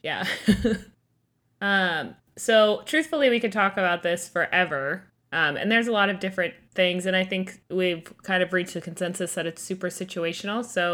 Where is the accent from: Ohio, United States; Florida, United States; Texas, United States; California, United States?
Florida, United States; But because we're from Florida, they live in North Carolina now.